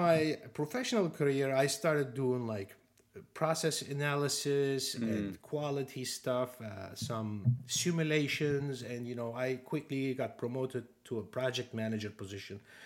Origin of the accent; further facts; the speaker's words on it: Turkey; Now, I was born in Turkey, raised in Turkey. I went to a German junior high and high school. I learned everything in German language for 8 years.